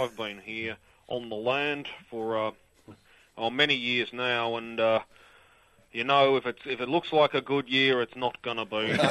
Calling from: Sea Lake, Victoria, Australia; Oh, I'm in Sea Lake today.

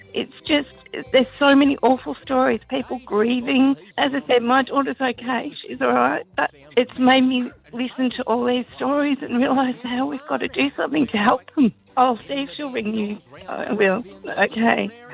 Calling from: Carrum, Victoria, Australia; I'm from Carrum in Victoria.

